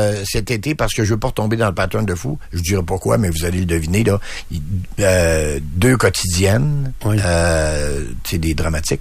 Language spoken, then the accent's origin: French; Quebec, Canada; je viens du Saguenay-Lac-Saint-Jean